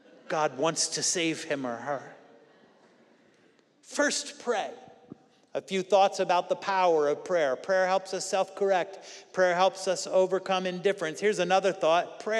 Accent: Pennsylvania, United States; I grew up in Pennsylvania with Mennonites and Amish all around us.

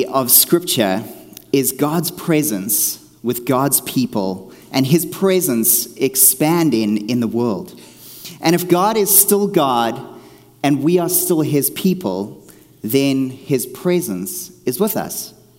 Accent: South Africa; moved away as an adult; now in Canada; I come from South Africa. That's why I have a funny accent. And no, I'm not Australian

